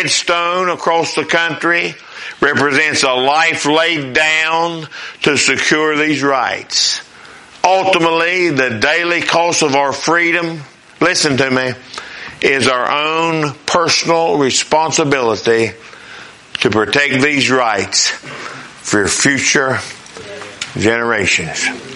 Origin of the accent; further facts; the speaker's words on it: West Virginia, United States; I'm glad I'm an American. I'm glad I'm a West Virginian, huh? Hillbilly may be okay after all.